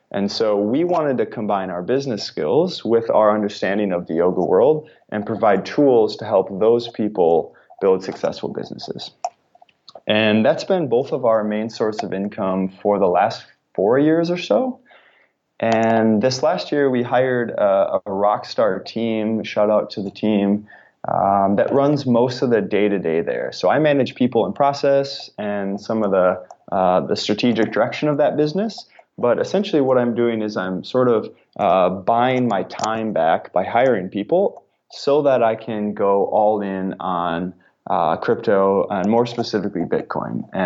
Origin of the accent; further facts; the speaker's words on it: Minnesota, United States; I grew up in Minnesota, typical high school student, I would say, big into sports. Went to college at the University of Minnesota.